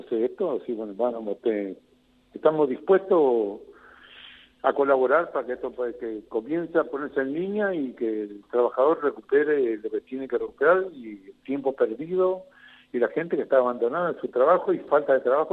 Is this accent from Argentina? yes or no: yes; Argentina; como trabajadores y como argentinos, y como hijos bien nacidos de la República Argentina.